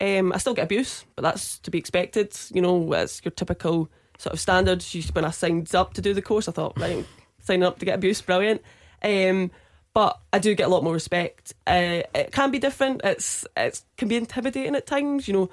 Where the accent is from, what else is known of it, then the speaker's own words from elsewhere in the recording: Perth, Scotland, United Kingdom; Whereas now, you know, I'm from Perth, so within the Perthshire Amateur that I referee